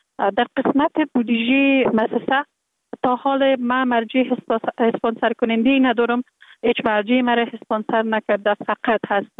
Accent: Kabul, Afghanistan; born there; در کابل زندگی میکنم. در کابل متولد شدیم در سال 1363 در یک خانواده روشن فکر، خانواده که از جمله خانواده های اهل معارف کشور بودن متولد شدیم

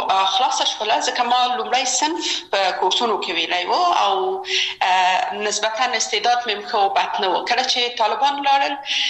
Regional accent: Kabul, Afghanistan; یو خو موږ د مکرایانو په ساحه کې لوی سوي وو، هلته زموږ بلدتیا ډېره زیاته وه

